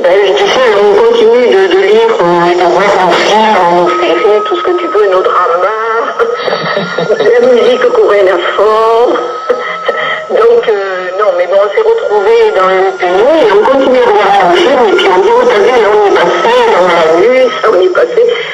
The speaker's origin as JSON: {"language": "French", "country": "France", "said": "sont comme chez nous en France, hein."}